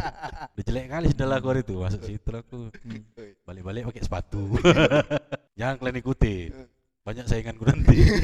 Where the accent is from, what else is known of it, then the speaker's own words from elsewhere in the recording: Medan, North Sumatra, Indonesia; karena kita memang orang Medan